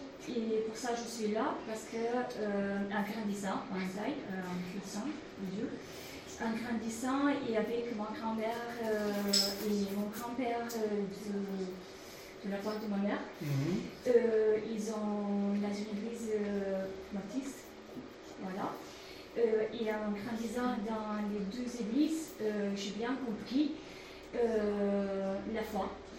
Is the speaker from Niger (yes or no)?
no; Romania; French is a second language; moved away as an adult; now in France; je suis roumaine. On est venu en France en décembre 2017. Jusqu'en août 2018, quand on a déménagé au Bagne